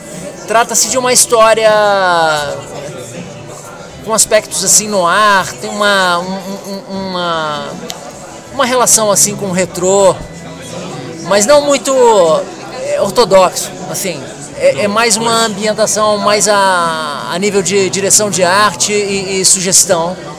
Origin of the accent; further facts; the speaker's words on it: Rio de Janeiro, Brazil; now in Porto, Portugal; estou há poucos dias aqui de volta ao porto, onde eu moro, mas eu sou do Rio de Janeiro.